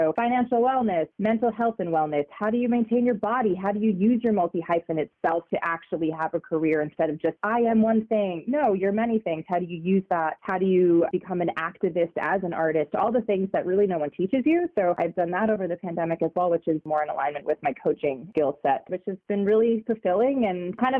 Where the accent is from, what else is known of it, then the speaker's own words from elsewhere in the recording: New York, United States; I think that's just the nature of growing up in New York.